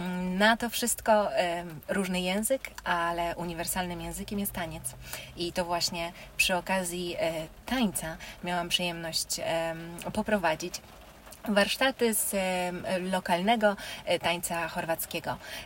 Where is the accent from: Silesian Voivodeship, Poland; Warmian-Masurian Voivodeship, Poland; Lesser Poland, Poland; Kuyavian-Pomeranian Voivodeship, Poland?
Lesser Poland, Poland; Brzesko; ja rodem pochodzę z Brzeska